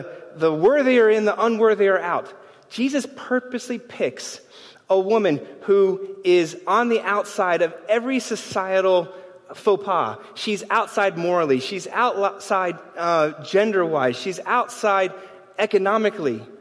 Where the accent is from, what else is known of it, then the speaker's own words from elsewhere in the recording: New York, United States; As a New Yorker, I think you meet a lot of folks that we like to assume, well, I'm just neutral.